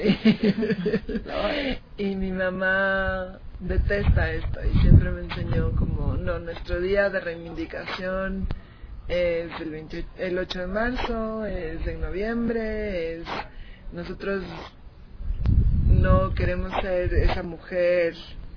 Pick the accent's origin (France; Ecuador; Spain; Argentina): Ecuador; Ecuador es un país precioso, profundamente diverso. En mi país se hablan más de 25 distintos idiomas.